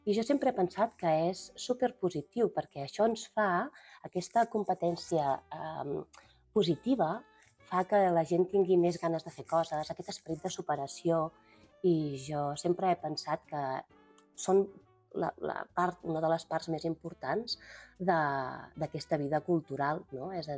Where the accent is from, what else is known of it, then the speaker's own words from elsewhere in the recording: Llorenç del Penedès, Catalonia, Spain; Jo m'estimo molt el meu poble, sempre m'he criat aquí i ho dic amb la boca ben gran i ben plena i ben somrient, que a mi, per mi és un honor i un orgull ser l'alcaldessa de Llorenç del Penedès.